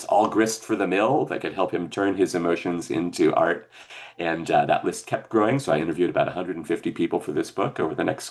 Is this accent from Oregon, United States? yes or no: yes; Oregon, United States; I grew up in Oregon, going to OSF in Ashland every summer with my family. And when I moved back to Oregon to become a professor